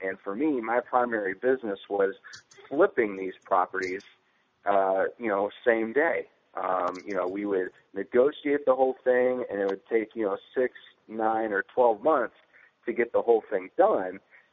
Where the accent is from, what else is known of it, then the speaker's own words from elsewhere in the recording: Indianapolis, Indiana, United States; I am from the Indianapolis, Indiana area